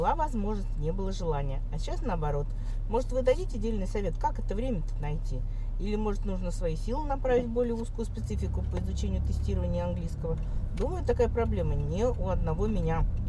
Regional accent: Kharkiv, Kharkiv Oblast, Ukraine; я из Харькова.

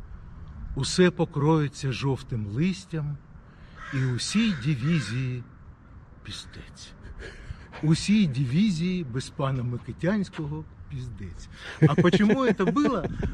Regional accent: Kharkiv, Kharkiv Oblast, Ukraine; А я харьковчанин

